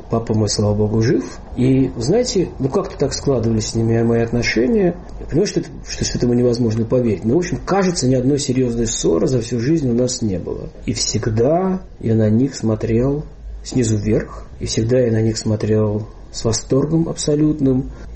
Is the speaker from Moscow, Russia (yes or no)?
yes; Moscow, Russia; also born or lived in Tuapse; Я родился в Туапсе. И в возрасте один там месяц или меньше был перевезен уже в Москву.